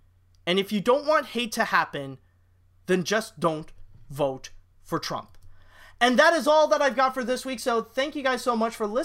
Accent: Canada; even though, yes, I am Canadian

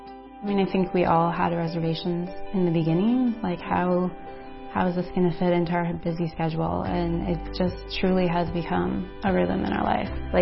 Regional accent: Peshtigo, Wisconsin, United States; I am from Peshtigo.

